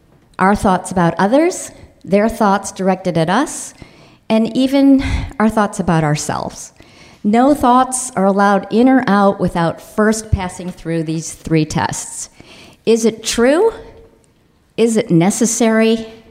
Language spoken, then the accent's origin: English; Highland Park, Illinois, United States; I grew up in Highland Park, Illinois, an all-Jewish suburb.